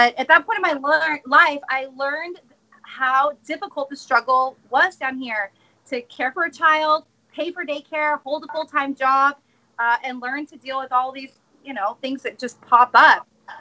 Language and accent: English; Brownsville, Texas, United States; So I'm here from Brownsville, Texas, born and raised, and I'm a local attorney.